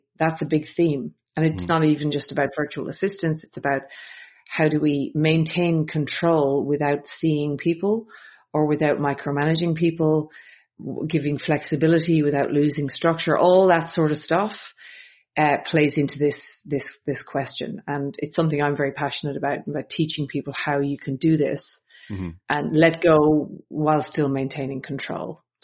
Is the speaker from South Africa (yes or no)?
no; County Dublin, Ireland; moved away as an adult; now in Australia; But I'm originally from Ireland. I'm just outside Dublin in Ireland. So I grew up there and came to Australia, to be honest, as a backpacker many years ago